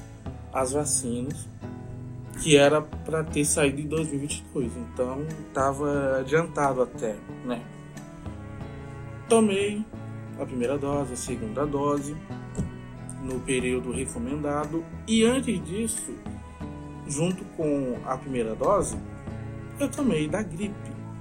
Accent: Porto Nacional, Tocantins, Brazil; Eu falo, sou de Porto Nacional, a capital.

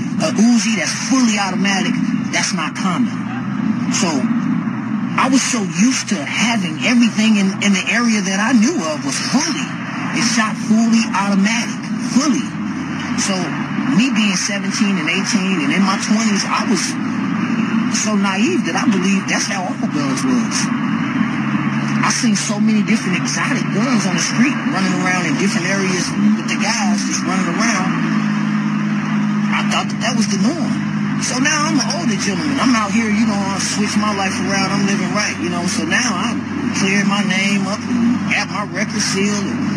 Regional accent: Chicago, Illinois, United States; I'm from Chicago. Born and raised there. I ran those streets of Chicago and changed my life.

